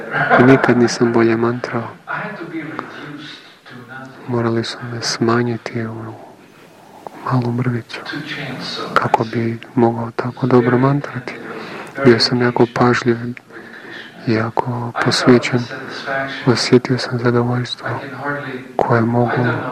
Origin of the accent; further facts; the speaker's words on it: Croatia; Ja sam isto Hrvat